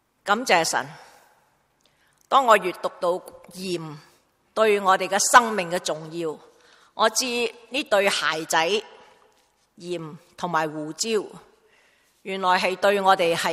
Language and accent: Cantonese; China; 我哋中国人就唔兴用呢啲啦